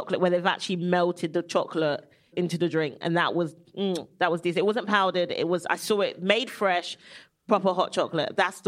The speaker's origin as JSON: {"language": "English", "region": "London", "country": "United Kingdom", "said": "South London."}